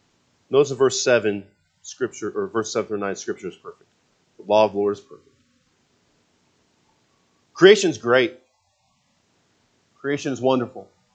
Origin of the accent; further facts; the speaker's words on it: West Coast, United States; I saw that growing up on the West Coast, the Left Coast.